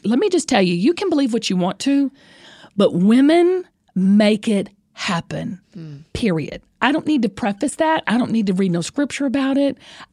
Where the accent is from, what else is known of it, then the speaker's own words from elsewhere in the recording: the South, United States; I'm from the South, mm-hmm. and we used to eat. It was so comfortable, and it was family.